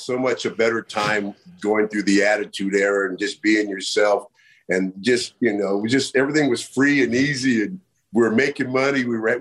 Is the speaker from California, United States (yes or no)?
yes; California, United States; Hey, I'm from the Bay Area, you know, man.